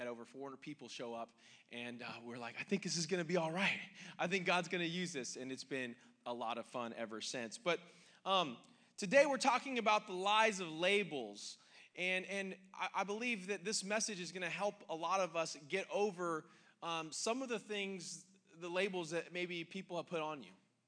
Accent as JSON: {"language": "English", "town": "Bakersfield", "region": "California", "country": "United States", "also_born_or_lived": "Las Vegas", "lives_now": "San Luis Obispo, United States", "said": "My wife, Stacy, and I, we are from Bakersfield, California, originally. We moved here."}